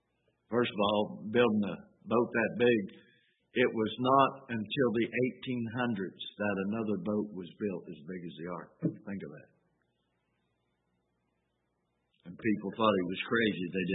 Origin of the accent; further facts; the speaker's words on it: Kentucky, United States; and to know I come from Kentucky, it was drinking moonshine is what it was.